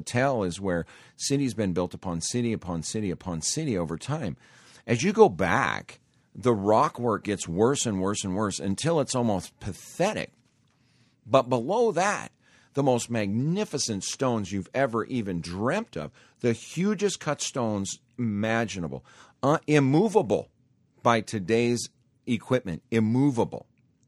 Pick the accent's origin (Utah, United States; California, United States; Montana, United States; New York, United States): Montana, United States; If you've ever been around farms, I grew up in Montana.